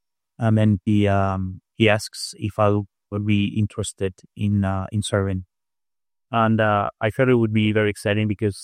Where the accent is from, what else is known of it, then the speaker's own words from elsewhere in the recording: Spain; English is a second language; I'm originally from Spain.